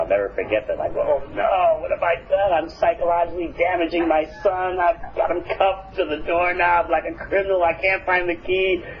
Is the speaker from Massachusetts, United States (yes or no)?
no; New York City, New York, United States; moved away as an adult; now in New Zealand; I'm a refugee from New York City.